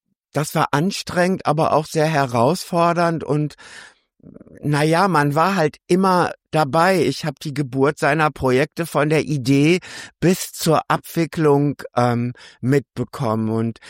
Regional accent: North Rhine-Westphalia, Germany; eine Kittelschürze, die ich aus meiner Jugend im Ruhrgebiet kenne.

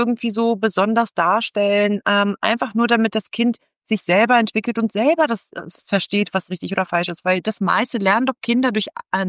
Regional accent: West Germany, Germany; Und ich bin aus dem Westen

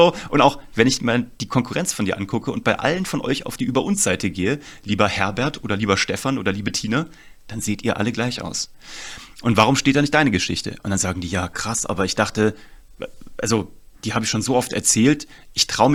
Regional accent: Kassel, Hesse, Germany; ich komme aus Kassel eigentlich.

